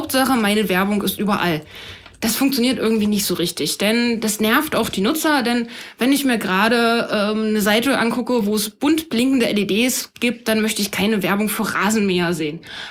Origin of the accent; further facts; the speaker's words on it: Schöneck, Saxony, Germany; Wir kommen aus dem Vogtland, aus so einem kleinen Dorf, Schöneck.